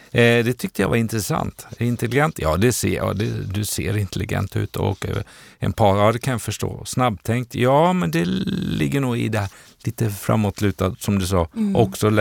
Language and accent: Swedish; Borås, Västra Götaland County, Sweden; Jag är ju boråsare.